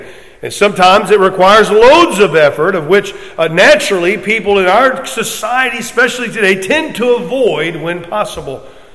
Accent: Florida, United States; And believe it or not, even growing up in Southwest Florida, there was a few times that it was cold.

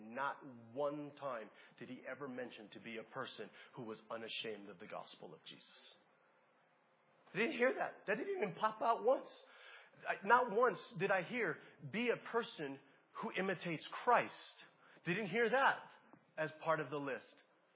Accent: Hawaii, United States; I'm from Hawaii and I forgot water.

